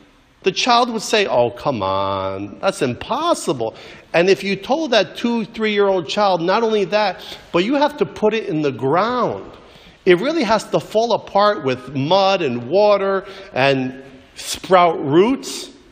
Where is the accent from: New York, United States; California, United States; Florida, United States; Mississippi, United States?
New York, United States; Yonkers; I went to Fordham University in the Bronx, and I'm from Yonkers.